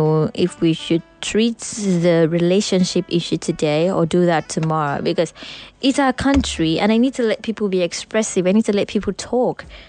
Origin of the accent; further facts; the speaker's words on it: Nigeria; So, me, sir, I'm a Nigerian.